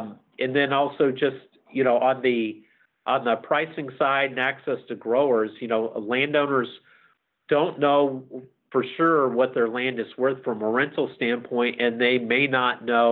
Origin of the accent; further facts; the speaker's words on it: Lawrenceville, Illinois, United States; I grew up in Southern Illinois in a small town called Lawrenceville, basketball powerhouse, back in the 70s and 80s.